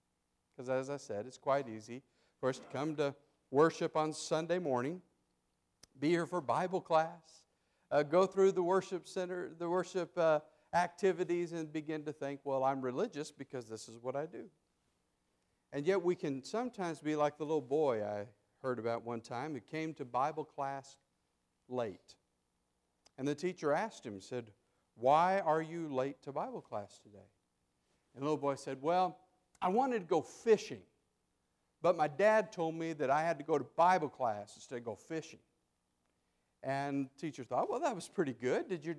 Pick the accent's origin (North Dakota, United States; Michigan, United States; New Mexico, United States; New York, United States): New Mexico, United States; Las Cruces; because I was raised in New Mexico, southern New Mexico. If you don't hold that against me, I was raised in Las Cruces.